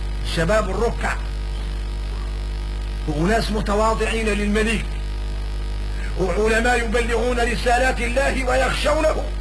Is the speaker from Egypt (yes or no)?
no; Mauritania; احنا موريتاني ما مضيعنا الجهل